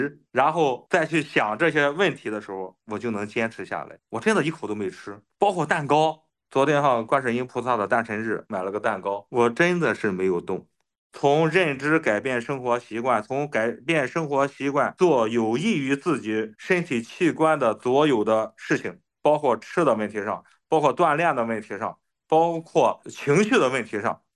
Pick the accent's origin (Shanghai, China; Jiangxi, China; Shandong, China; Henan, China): Shandong, China; 我是山东人，我也喜欢吃辣，我从小就开始吃辣，